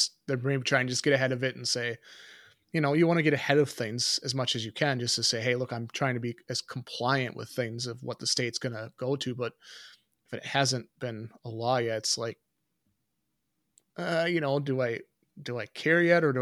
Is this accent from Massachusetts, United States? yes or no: no; Wisconsin, United States; But, okay, well, I'm from Wisconsin.